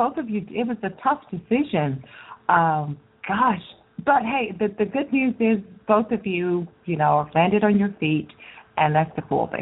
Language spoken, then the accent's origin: English; Dallas, Texas, United States; Well, I'm familiar with Dallas because I grew up in Dallas, so, but anyway.